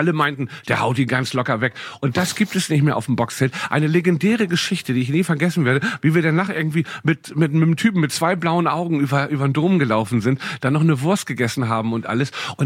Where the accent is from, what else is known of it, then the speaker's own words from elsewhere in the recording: Hamburg, Germany; Ich bin ja momentan in meiner Heimatstadt in Hamburg.